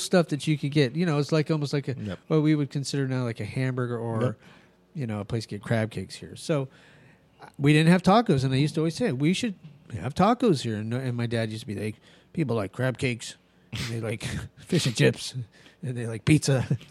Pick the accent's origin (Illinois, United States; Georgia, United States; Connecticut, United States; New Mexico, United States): New Mexico, United States; Albuquerque; You know, I grew up in Albuquerque. I am New Mexican, right? And she's like, you're what? And I go, I grew up in New Mexico.